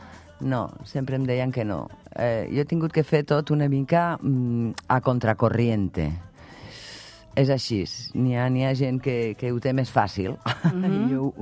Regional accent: Pamplona, Navarre, Spain; born there; Jo vaig néixer a Pamplona, Pamplona. Pamplona, sí, Pamplona. Al costat de l'Ajuntament i tot.

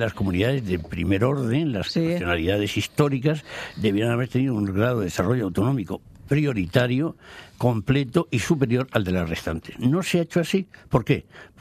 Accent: Cartagena, Region of Murcia, Spain; soy del cantón de Cartagena, o sea que más independencia imposible.

